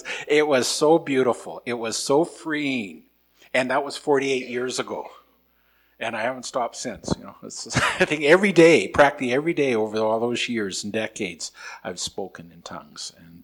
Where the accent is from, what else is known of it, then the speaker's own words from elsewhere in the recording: Armstrong, British Columbia, Canada; I grew up in Armstrong, B.C., okay? And my family still lives there.